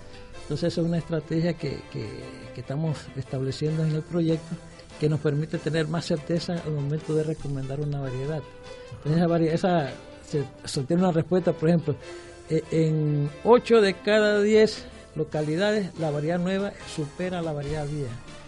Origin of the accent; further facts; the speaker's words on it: Coclé, Panama; yo orgullosamente coclesano, natariego.